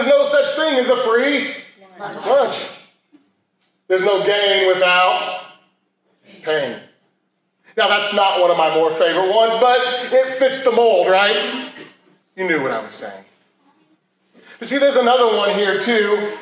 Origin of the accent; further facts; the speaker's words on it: United States; But growing up in America, you've heard the term pulling yourself up by the bootstraps.